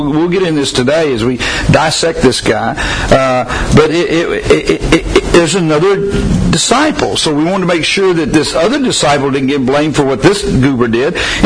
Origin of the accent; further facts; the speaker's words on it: Atlanta, Georgia, United States; born there; I was born in Atlanta, Emory University, Emory Hospital, but it's still goofy.